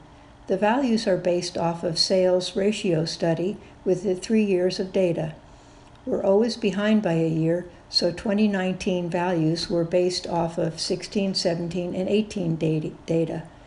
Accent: Illinois, United States; Are you a local guy? I grew up in Edgar County and married Shelley Bosch from Newman.

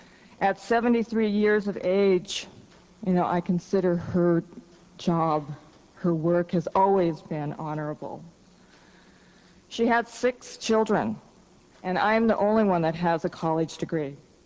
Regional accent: Washington, United States; I'm from Washington State. I'm also an alumni of the University of Illinois.

